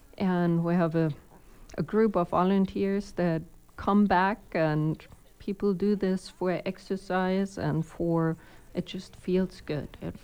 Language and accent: English; Germany; moved away; Anymore when I go back and visit my family, I'm originally from Germany.